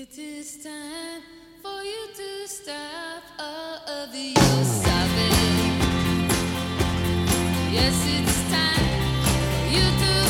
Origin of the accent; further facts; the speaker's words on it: Ramat Gan, Tel Aviv District, Israel; שזה האזור שאני ככה גדלתי כבחור צעיר ברמת גן ששומע רוק אנד רול